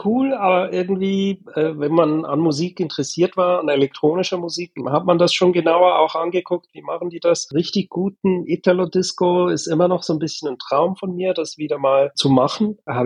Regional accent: Bremgarten, Aargau, Switzerland; also born or lived in Zürich; ich bin in Zürich geboren. War bis eins da, aber meine Eltern fanden dann mit kleinem Kind und Stadt nicht so toll. Und wir sind dann aufs Land gezogen, etwa 30 Kilometer von Zürich. Bremgarten heißt das Dorf, also Städtchen. Da bin ich eigentlich bis 20 war ich da.

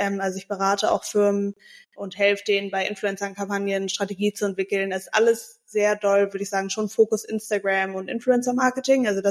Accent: Hamburg, Germany; born there; Also, ich bin in Hamburg geboren und lebe auch tatsächlich noch in Hamburg, beziehungsweise zwischen Hamburg und Mallorca inzwischen.

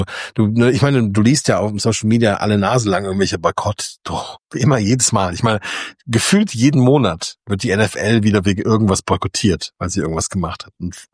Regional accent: Germany; Da habe ich als Deutscher eine ganz andere Sicht drauf, weil ich anders erzogen wurde.

